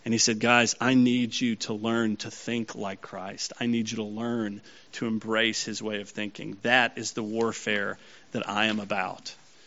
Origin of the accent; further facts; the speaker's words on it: Mississippi, United States; Fire ants, I grew up with fire ants in Mississippi